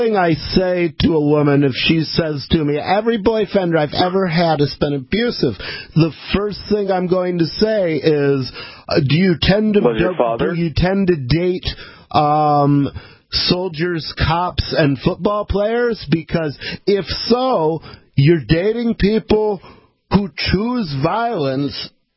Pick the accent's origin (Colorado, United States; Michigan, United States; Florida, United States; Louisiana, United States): Michigan, United States; Ann Arbor; because I grew up in Ann Arbor, Michigan, which is a Big Ten town.